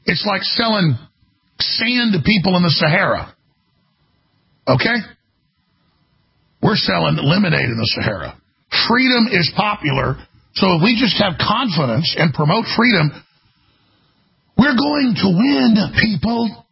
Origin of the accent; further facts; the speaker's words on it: Dallas, Texas, United States; I mean, I'm not the toughest guy around, but I grew up in Dallas, and it was rough.